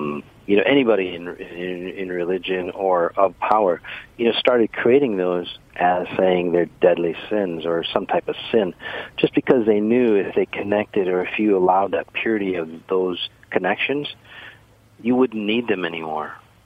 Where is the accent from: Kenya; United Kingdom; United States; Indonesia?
United States; Minneapolis, Minnesota; I'm from Minneapolis